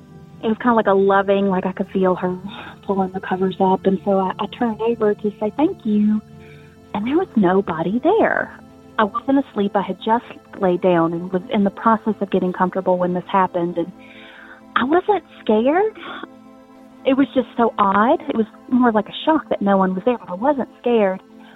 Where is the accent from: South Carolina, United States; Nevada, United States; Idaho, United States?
South Carolina, United States; I am from South Carolina.